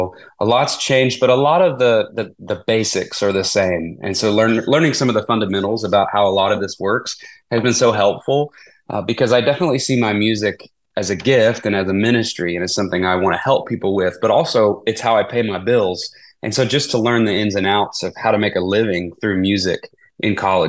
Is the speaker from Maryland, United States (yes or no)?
no; Lubbock, Texas, United States; Yeah, so I grew up in Texas, in Northwest Texas, in a town called Lubbock.